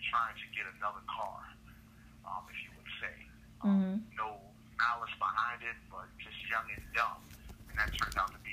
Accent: Philadelphia, Pennsylvania, United States; Like I said, I'm from Philadelphia.

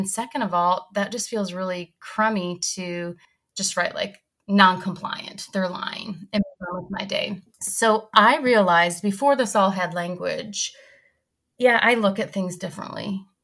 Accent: Michigan, United States; I'm natively from Michigan, and that's not really a state that is like a hot spot for eating disorder treatment.

